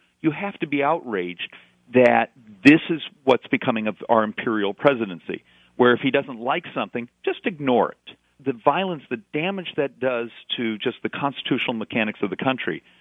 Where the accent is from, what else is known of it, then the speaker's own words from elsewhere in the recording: Arizona, United States; And remember, I'm from Arizona, so we are sort of ground zero for having to bear the cost of these policies